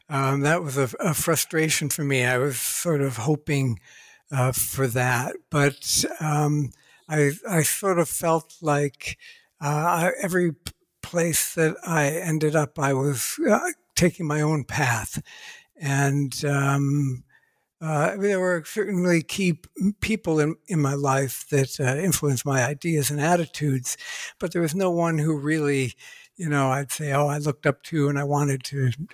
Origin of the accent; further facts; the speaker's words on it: Ohio, United States; I was born and raised in Ohio, USA. Grew up on a little patch of land between two industrial areas